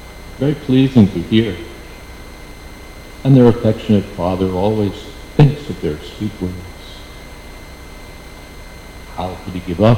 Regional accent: United States; And, you know, as an American, I had this picture that there's always somebody from the KGB following all the citizens

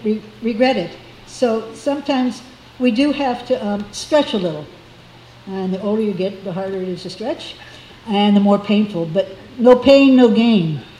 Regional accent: Miami, Florida, United States; I'm born and raised in Miami. My parents are here. I'm from U.S.

